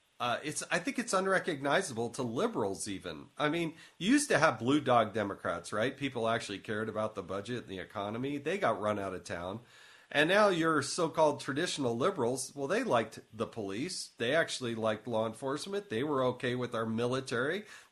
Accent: Utah, United States; And, you know, my hometown's Utah, so I got to give a shout out to the hometown radio station, KOAL.

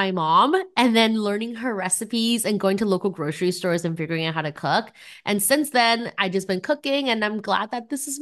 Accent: Taiwan; now in Vancouver, Canada; I'm originally from Taiwan. And Taiwan, if you've never been before, is definitely a country full of street food. Food is like the whole country's love language. So I grew up with lots of food around me. And then I moved to Vancouver

